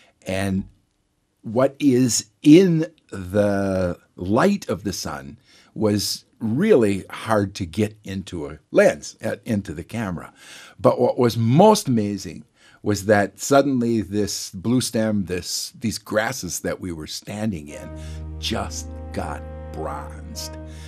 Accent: Wisconsin, United States; Well, I grew up in Wisconsin along Lake Michigan on the Sauk Trail

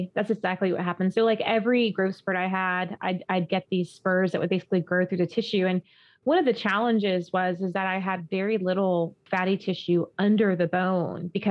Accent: Florida, United States; I was always outdoors in the mud, playing outside, growing up in Florida

